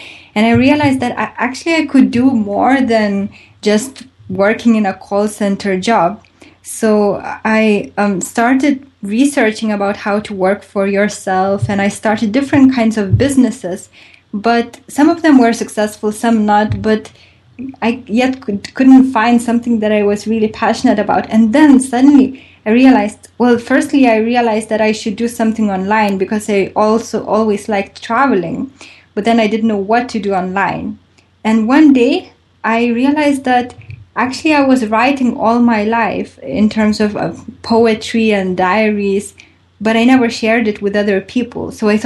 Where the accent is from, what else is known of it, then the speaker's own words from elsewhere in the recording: Lithuania; now in United Kingdom; I worked in different jobs when I came from Lithuania to UK